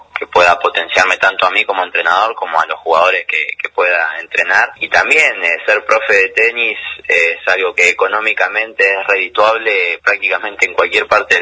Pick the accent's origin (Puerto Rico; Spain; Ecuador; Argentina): Argentina; Esquel, Chubut; nací en Esquel, viví toda mi vida allá y estudié en el secundario en la escuela 7722, 23 de marzo. La primaria la hice en la escuela 8 Manuel Belgrano.